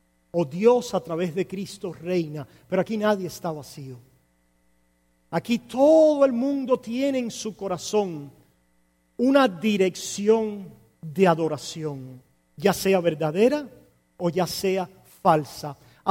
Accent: Cuba; O como decíamos allá en mi pueblo, en Menga. ¿No habían oído eso? Eso es por allá, por el barrio donde yo crecí, allá en Cuba.

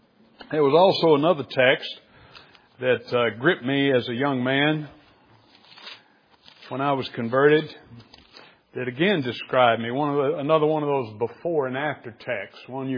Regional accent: Greenville, Mississippi, United States; born there; I was born in Greenville, Mississippi. That's right on the Mississippi River. I was born in 1948.

